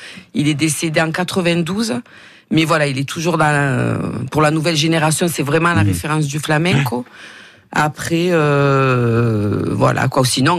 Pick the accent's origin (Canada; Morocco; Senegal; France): France; Marseille, Provence-Alpes-Côte d'Azur; born there; Donc, moi, je suis née à Marseille et j'ai commencé le flamenco... pas très jeune